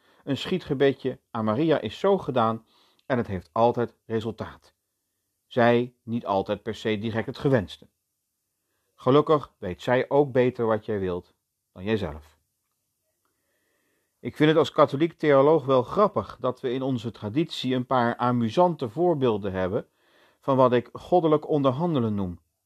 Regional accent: Netherlands; Daar zijn wij Nederlanders goed in.

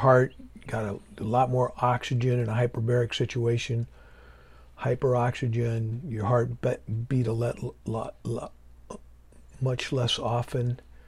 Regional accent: Nebraska, United States; I'm from Nebraska. There's plenty of elbow room in Nebraska. You could drive through Nebraska and not get a radio station. At least when I was a kid, you could.

